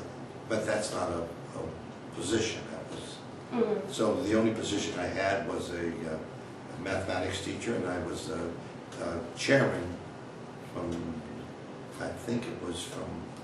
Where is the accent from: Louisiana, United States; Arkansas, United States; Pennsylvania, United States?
Pennsylvania, United States; Swissvale; also born or lived in Homewood; I was born in Homewood, Pennsylvania, which is outside of Pittsburgh. It's in Pittsburgh, really. And I grew up outside of Pittsburgh in Swissvale, Pennsylvania.